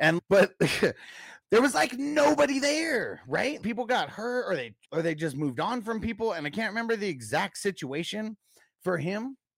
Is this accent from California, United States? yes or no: yes; San Diego, California, United States; now in Las Vegas, United States; I'm originally from San Diego, so it's probably the Cali swag. Definitely not Oakland. I mean, it's SoCal.